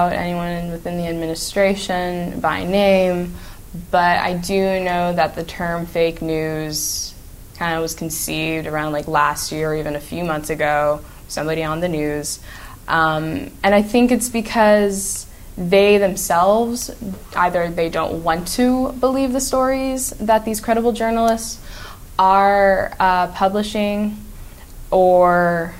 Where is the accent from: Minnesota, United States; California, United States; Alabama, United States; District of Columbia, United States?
District of Columbia, United States; Washington; I think growing up in Washington certainly influenced how I look at the world